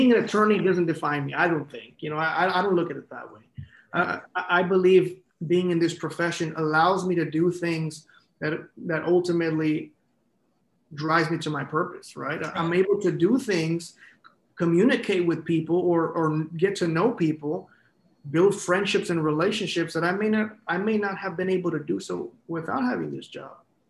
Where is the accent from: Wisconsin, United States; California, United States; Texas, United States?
Texas, United States; well, I'm from the Rio Grande Valley. You know, I was born in the 90s.